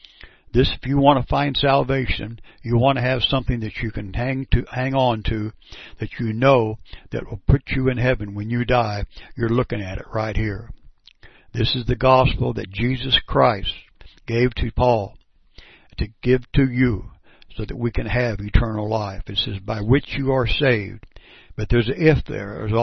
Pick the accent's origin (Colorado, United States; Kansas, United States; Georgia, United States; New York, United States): Kansas, United States; Perry; And I'd like to tell you that I'm from Perry, Kansas, and I've been doing this for just a small amount of time